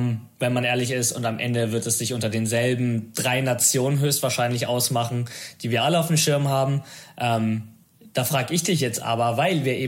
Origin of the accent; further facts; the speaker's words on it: Italy; Man muss als Italiener sonst ein bisschen ja auch immer den Argentiniern die Daumen drücken